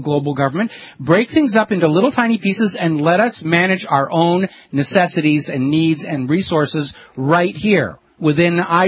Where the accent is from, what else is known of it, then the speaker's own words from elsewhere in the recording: New Hampshire, United States; I'm from New Hampshire originally.